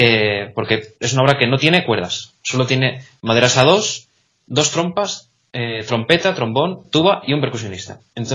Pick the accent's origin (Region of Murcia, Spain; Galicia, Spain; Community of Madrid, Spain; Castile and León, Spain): Castile and León, Spain; Salamanca; now in Catalonia, Spain